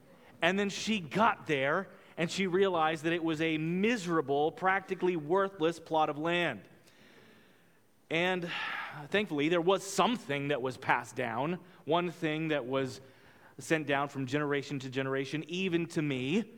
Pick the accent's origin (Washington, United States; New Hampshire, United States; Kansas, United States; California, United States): Kansas, United States; As you know, I am from Kansas.